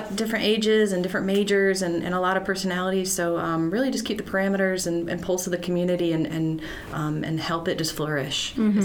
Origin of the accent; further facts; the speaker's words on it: Atlanta, Georgia, United States; Well, I hail from Georgia, so came over from Atlanta, graduated from Kennesaw State University, and this is my first job in higher education.